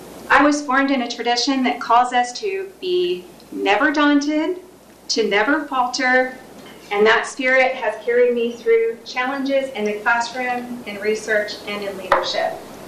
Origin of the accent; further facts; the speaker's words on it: Stendal, Indiana, United States; I grew up in Stendal, a town of 200 people in Indiana